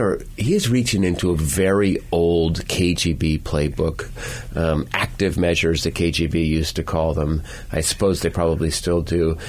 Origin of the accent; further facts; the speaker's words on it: the West, United States; I'm a loyal American. I'm an American kid. I grew up in a military town in the West.